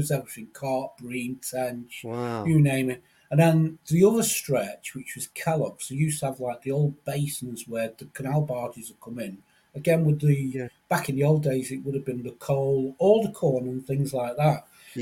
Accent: Manchester, North West England, United Kingdom; now in Liverpool, United Kingdom; when I come from Manchester to Liverpool, which must have been, I don't know, might have been 15, 16, 17 years ago

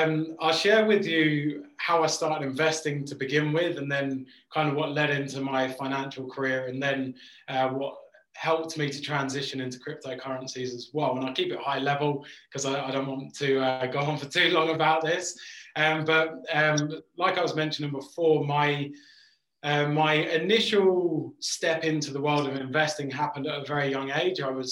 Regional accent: England, United Kingdom; accent: English; moved away as an adult; As you can tell, I'm English, or maybe, I don't know, maybe I've lost my English accent slightly, being here nearly seven and a bit years

